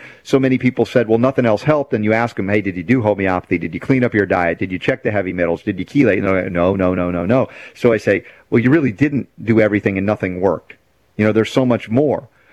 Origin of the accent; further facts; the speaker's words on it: United States; things that were foreign to me growing up in America